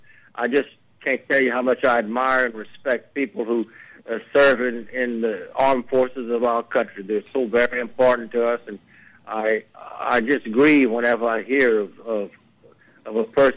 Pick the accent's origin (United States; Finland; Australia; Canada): United States; Louisiana; Johnson, of course, is from Texas. I'm from Louisiana.